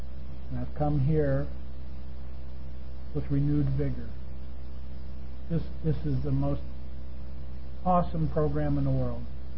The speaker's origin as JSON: {"language": "English", "town": "Poughkeepsie", "region": "New York", "country": "United States", "tie": "born or raised there", "lives_now": "San Jose, United States", "said": "And when I left, and when I drove out of the city of Poughkeepsie, New York, I knew right then and there I would never go back. You see, because Poughkeepsie is not my home anymore."}